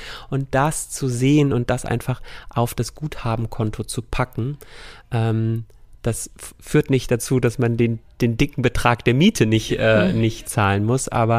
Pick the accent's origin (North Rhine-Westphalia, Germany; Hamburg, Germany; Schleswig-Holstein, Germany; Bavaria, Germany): North Rhine-Westphalia, Germany